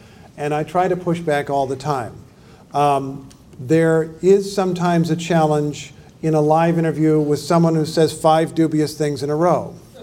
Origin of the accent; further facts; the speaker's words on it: Indiana, United States; Well, when I was a kid, I was from Indiana.